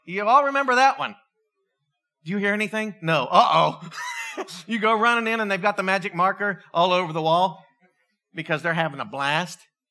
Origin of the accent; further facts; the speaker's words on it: Pennsylvania, United States; now in Texas, United States; I was born in Texas. And so I got that going for me. I've been in Texas for 31 years. I grew up in Pennsylvania.